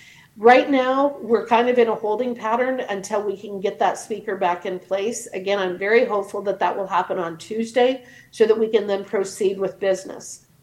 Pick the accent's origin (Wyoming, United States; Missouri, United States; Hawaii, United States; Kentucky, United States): Wyoming, United States; now in Washington, United States; how proud I am to be from Wyoming, how proud I am of my family in Wyoming.